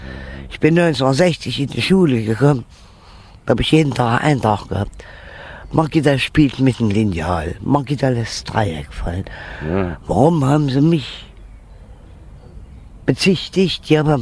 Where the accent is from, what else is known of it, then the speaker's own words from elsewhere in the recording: Weimar, Thuringia, Germany; also born or lived in Heiligenstadt; Nee, ich bin in Heiligenstadt geboren, ich bin aber in Weimar groß geworden. Ich hätte gar nicht hierher ziehen brauchen wieder. Ich habe erst fast 5 Jahre in der Erfurter Straße gewohnt.